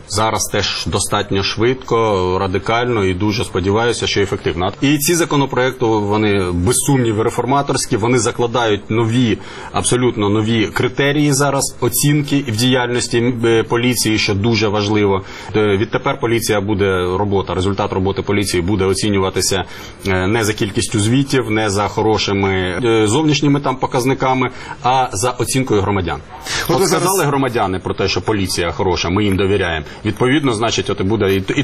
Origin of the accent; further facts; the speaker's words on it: Kharkiv Oblast, Ukraine; У Харкові, в Харківській області, моїй рідній області